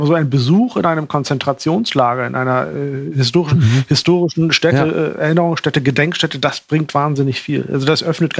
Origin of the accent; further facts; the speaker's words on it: Germany; Und man kann auch viel kritischer sein, als wir als Deutsche es sind.